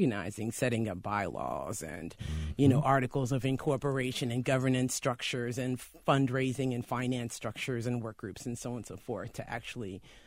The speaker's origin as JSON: {"language": "English", "town": "Silver Spring", "region": "Maryland", "country": "United States", "tie": "born there", "also_born_or_lived": "Georgia / Texas", "said": "I was born in Silver Spring, Maryland, and then we moved to Georgia for a period and then to Texas."}